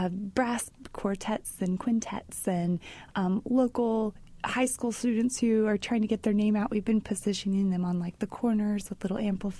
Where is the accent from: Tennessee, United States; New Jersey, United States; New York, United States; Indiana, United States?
Indiana, United States; Yorktown; So I grew up in Yorktown, Indiana, and they had a really robust German program while I was there.